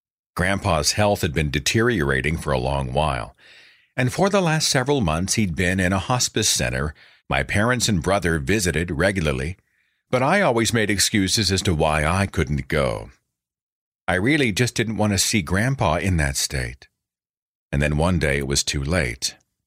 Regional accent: Tulsa, Oklahoma, United States; There's a Crybaby Creek, I think, about an hour north of my hometown of Tulsa

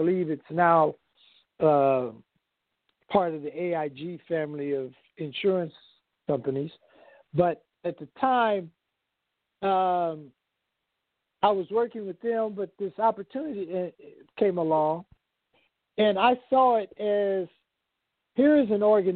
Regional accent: Kansas City, Missouri, United States; moved away as an adult; But in 1978, I moved from Kansas City, Missouri, where I went to undergrad school and high school. My father was stationed there.

